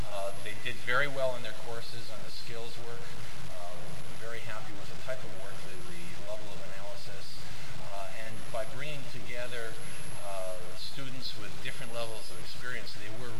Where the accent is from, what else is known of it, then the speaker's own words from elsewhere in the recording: Midwest, United States; I'm from the Midwest myself